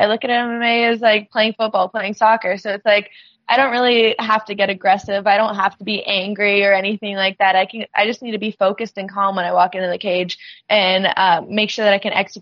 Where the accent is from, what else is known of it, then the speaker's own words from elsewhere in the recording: Florida, United States; also born or lived in Canada; My parents moved down to Florida when I was about 7. So, I've grown up in Florida, but, I was born in Canada.